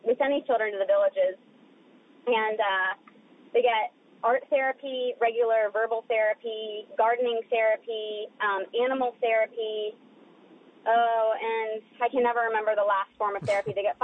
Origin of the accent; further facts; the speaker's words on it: Virginia, United States; But I'm from Virginia, so it's right.